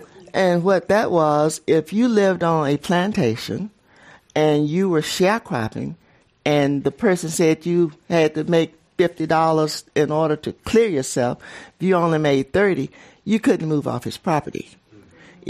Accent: Montgomery, Alabama, United States; I'll tell you a little bit about growing up in Montgomery

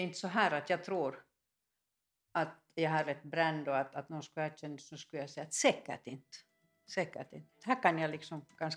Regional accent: Ekenäs, Uusimaa, Finland; när jag kom från Ekenäs till Helsingfors

